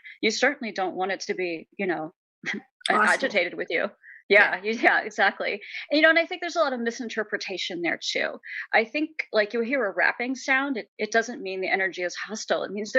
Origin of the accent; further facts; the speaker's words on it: York, Pennsylvania, United States; And yeah, that was growing up in York. Small town vibe, lots of history, but close enough to Baltimore and Philadelphia that you were never far from a city.